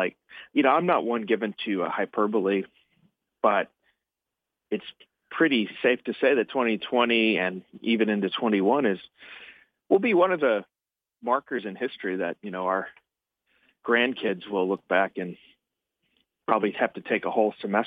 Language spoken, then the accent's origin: English; Chicago, Illinois, United States; I grew up in the Chicago suburbs, born and raised there, and I still have some fondness for my home state and home city, you know, so I'm consider myself a Midwesterner.